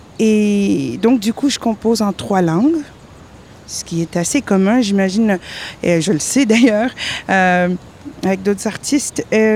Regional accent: Sudbury, Ontario, Canada; now in Toronto, Canada; ici, on est chez moi, à Toronto, où j'habite depuis 9 ans, plus ou moins. Mais je suis née et j'ai grandi dans le nord de l'Ontario, dans une belle ville qui s'appelle Sudbury, Ontario.

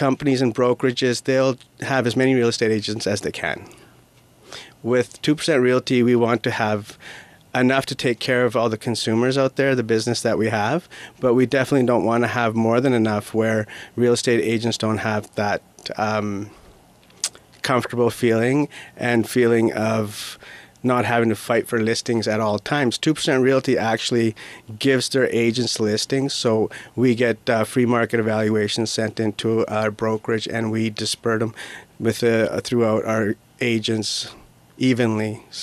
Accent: Prince George, British Columbia, Canada; I'm born and raised in Prince George

